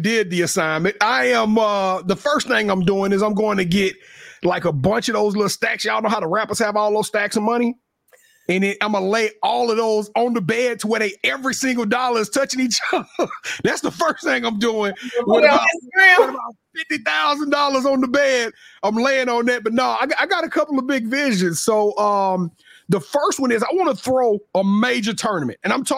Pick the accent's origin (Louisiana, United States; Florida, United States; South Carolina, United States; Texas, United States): Louisiana, United States; Shreveport; I want to revitalize Shreveport, Louisiana. For those of you who hadn't been to my hometown, it is dead.